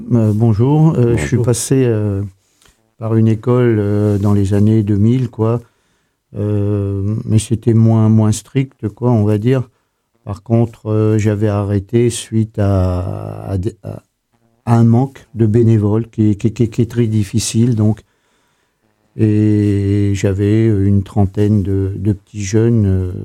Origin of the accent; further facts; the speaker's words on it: Montluçon, Auvergne-Rhône-Alpes, France; je suis de Montluçon